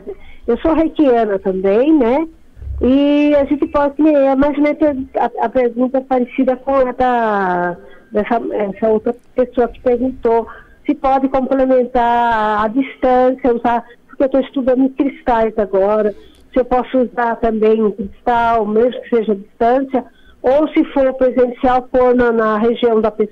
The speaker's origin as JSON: {"language": "Portuguese", "town": "Jundiaí", "region": "São Paulo", "country": "Brazil", "said": "Eu sou de Jundiaí."}